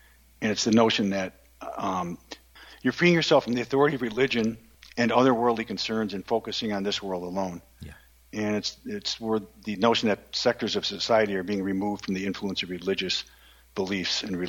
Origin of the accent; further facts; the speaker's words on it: Buffalo, New York, United States; So Paul Kurtz, who by the way is in my hometown of Buffalo, he died a few years back.